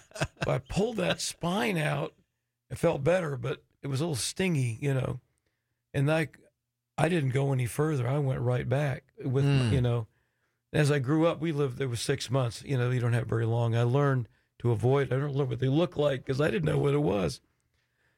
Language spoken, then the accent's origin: English; Florida, United States; also born or lived in South Portland, Maine; in 1955, I was 5 years old. We moved to Florida from Maine. We lived in South Portland, Maine, and we moved to Florida.